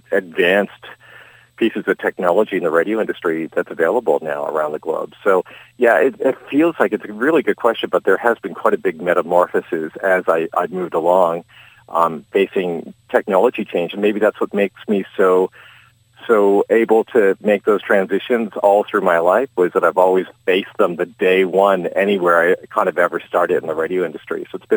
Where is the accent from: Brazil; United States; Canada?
Canada; Nova Scotia; I really looked up to in my years growing up in Cape Breton.